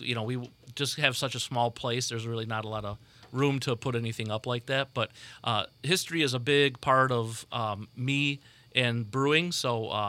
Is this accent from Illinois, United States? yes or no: yes; Berwyn, Illinois, United States; So I got lucky enough to get my foot in the door at the first brewery in the suburbs of Chicago in my hometown of Berwyn called the Weinkeller Brewery.